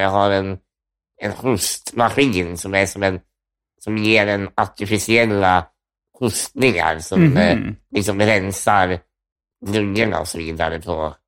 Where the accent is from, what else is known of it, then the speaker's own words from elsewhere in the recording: Sundsvall, Västernorrland County, Sweden; also born or lived in Stockholm; Det är jag. Jag flyttade till Sundsvall när jag var typ 4 år gammal.